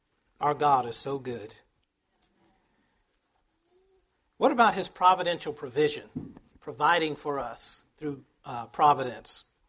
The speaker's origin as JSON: {"language": "English", "region": "Texas", "country": "United States", "said": "I should know this, because I'm from Texas."}